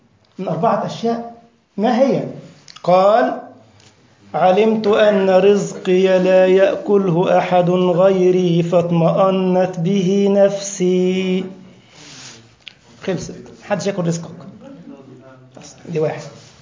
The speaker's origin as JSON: {"language": "Arabic", "town": "Giza", "region": "Giza Governorate", "country": "Egypt", "said": "من أشهر المدرسين عندنا في الجيزة"}